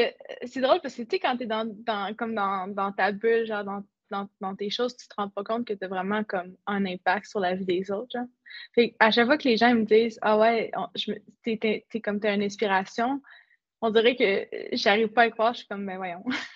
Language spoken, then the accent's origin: French; Saint-Augustin-de-Desmaures, Quebec, Canada; moi je viens de Saint-Augustin-de-Desmaures, c'est comme une ville juste à l'extérieur de Québec. Et puis mes parents ils ont déménagé à Neuville dans la région de Portneuf quand on est arrivé en sixième année. Fait que j'ai toujours grandi un peu comme dans les alentours de Québec.